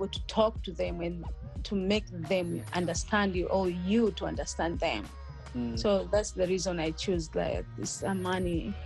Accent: Tanzania; Like I'm from Tanzania and I've been in Serengeti twice.

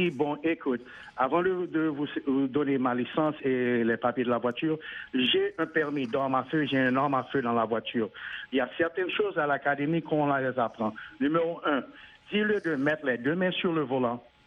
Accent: United States; je suis Américain. Donc, je dois me défendre à un point.

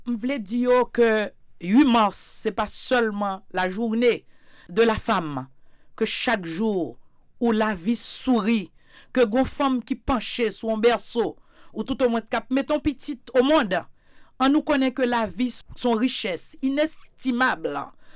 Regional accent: Haiti; En tant qu'haïtienne

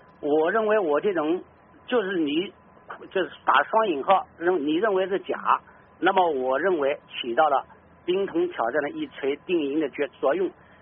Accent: China

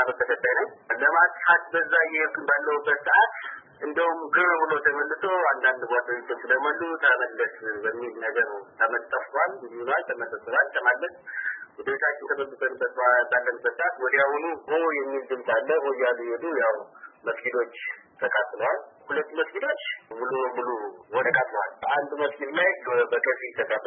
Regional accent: Mota, Amhara, Ethiopia; እኔ ሞጣ እዛው ተወልጄ ያደኩኝ የተማርኩኝ በሌላ ቦታ ሳስተምር ቆይቼ ደግሞ መጥቼ በከተማዋ ላይ እያስተማርኩ

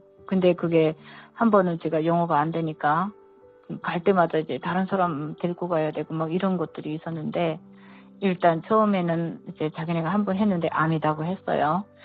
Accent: North Korea; 제가 탈북자고

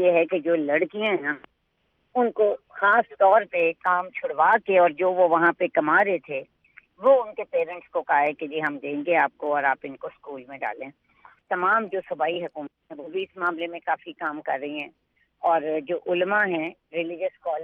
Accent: Punjab, Pakistan; چونکہ میرا تعلق پنجاب سے ہے

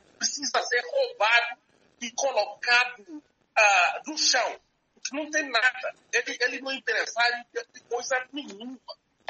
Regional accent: Guinea-Bissau; Eu sou da Guiné-Bissau

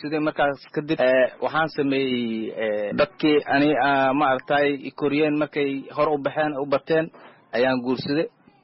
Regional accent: Bardheere, Gedo, Somalia; moved away; waxaan ka soo qaxnay Bardheera tuuladeeda meel la dhahay Warharan la dhahay aan ku soo qaxnay

